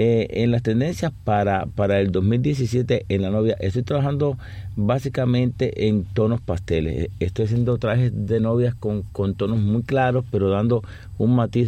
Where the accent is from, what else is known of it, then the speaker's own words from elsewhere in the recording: Cuba; moved away; como ya me fui de Cuba, que era el lugar que lo ata más a uno